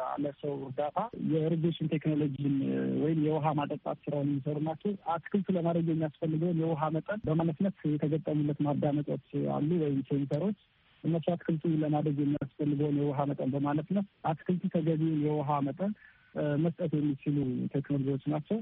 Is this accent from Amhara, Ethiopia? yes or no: yes; Kimir Dingay, Amhara, Ethiopia; ያደኩበት ሀገር ክምር ድንጋይ ይባላል። የመብራት አቅርቦት አልነበረን እና በግል ጀነሬተር እንጠቀም ነበረ።